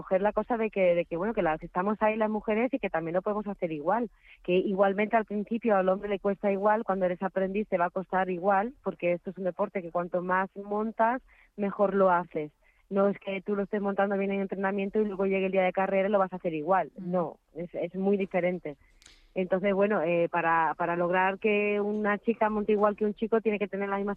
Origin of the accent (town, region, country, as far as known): Seville, Andalusia, Spain; now in Madrid, Spain